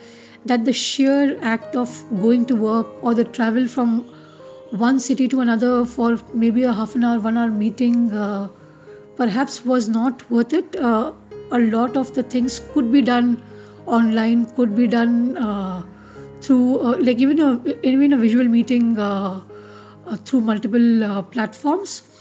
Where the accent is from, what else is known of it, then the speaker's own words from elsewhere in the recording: Mumbai, Maharashtra, India; moved away as an adult; now in Delhi, India; essentially I am from Bombay and I moved to Delhi for work 9 years ago.